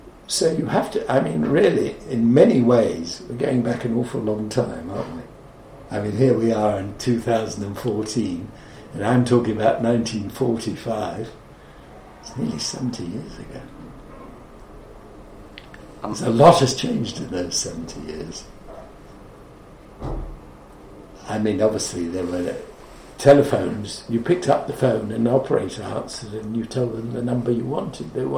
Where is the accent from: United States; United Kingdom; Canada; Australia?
United Kingdom; England; there was a much more serious side to being an Englishman, a young Englishman in London in 1945.